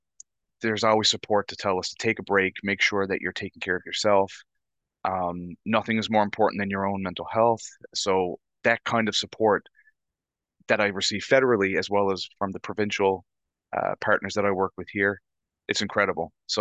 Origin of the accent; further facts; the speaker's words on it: Bonavista, Newfoundland and Labrador, Canada; Because I know from experience in my hometown, Bonavista